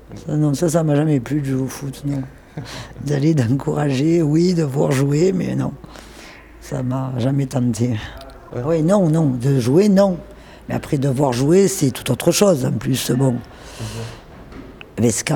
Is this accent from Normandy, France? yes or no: no; Marseille, Provence-Alpes-Côte d'Azur, France; En plus, c'est ma ville. Hein. Quand même, je suis chauvine. Hein. Je suis marseillaise, pure marseillaise.